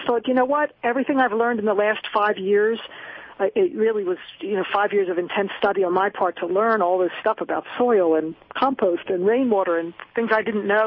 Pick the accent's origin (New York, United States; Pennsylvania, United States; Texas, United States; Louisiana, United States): Pennsylvania, United States; Philadelphia; also born or lived in Colorado, United States; Well, it's a return to Philadelphia. I grew up in Philadelphia, and I returned with my 15-year-old son, and we came back.